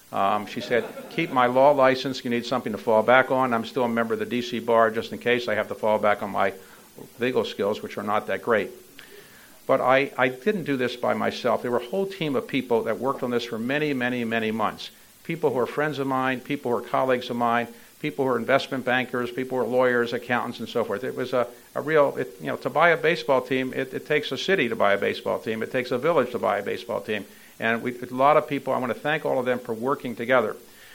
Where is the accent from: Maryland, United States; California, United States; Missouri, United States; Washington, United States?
Maryland, United States; Baltimore; I grew up in Baltimore. I got a great public school education at Baltimore City College, and at other schools, Pimlico Junior High School, Falstaff Elementary.